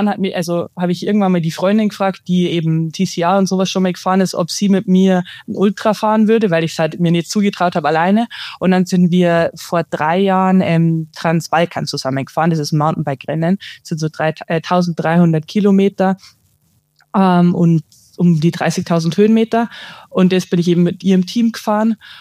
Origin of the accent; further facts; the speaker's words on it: Bavaria, Germany; ich bin 28 und ich komme aus Niederbayern, also einem kleinen Kaff.